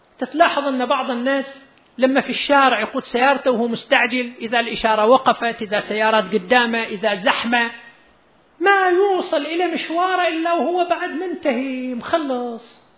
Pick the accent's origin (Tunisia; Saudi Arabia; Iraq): Saudi Arabia; Qatif, Eastern Province; قبل يومين يخبرني مدير أحد المراكز الصحية عندنا في القطيف